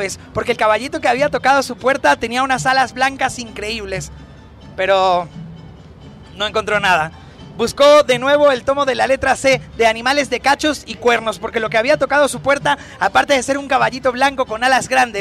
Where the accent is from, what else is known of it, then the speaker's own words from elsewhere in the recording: Venezuela; Yo no soy mexicano, soy venezolano